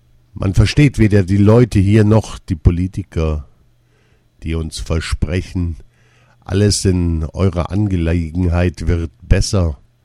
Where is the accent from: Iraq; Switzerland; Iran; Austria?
Iraq; Ich selbst bin aus dem Irak, spüre noch immer einige Dinge, die ich erwähnt habe.